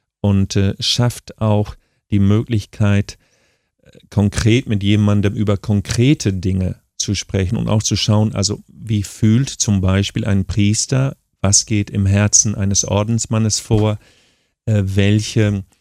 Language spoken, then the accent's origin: German; Lower Saxony, Germany; weil ich groß geworden bin im Emsland, Ecke Münsterland, Ecke Osnabrückerland mit vielen Kreuzen am Wegesrand, mit Kreuzen auf dem Hof mit Kreuzen in den Räumen